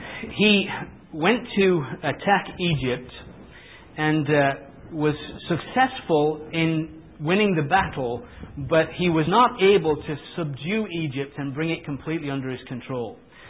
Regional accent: England, United Kingdom; And I can say that because I'm an Englishman

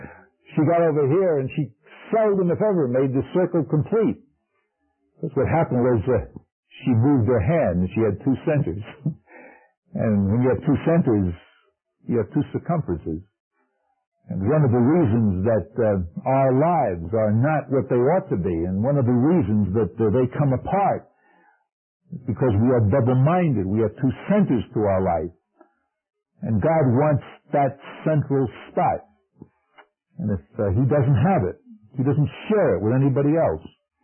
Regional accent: New York, United States; When I was a kid growing up in New York, I don't know what they do now, but back then in the arithmetic and mathematics classes

